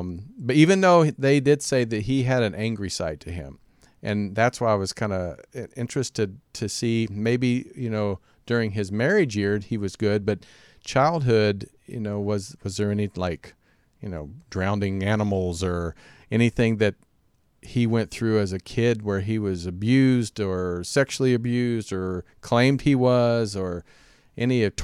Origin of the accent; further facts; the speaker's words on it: Kansas, United States; Yeah, I don't know if you remember I'm from Kansas. I grew up in a small town, but I went to college in Wichita, Kansas